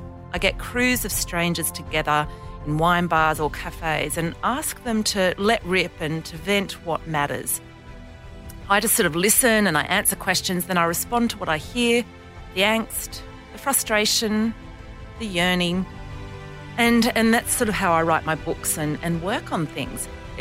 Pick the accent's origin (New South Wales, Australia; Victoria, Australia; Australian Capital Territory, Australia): Australian Capital Territory, Australia; Canberra; then we'll be moving on to Wollongong, Canberra, my hometown, Brisbane, Gold Coast, Melbourne and Perth.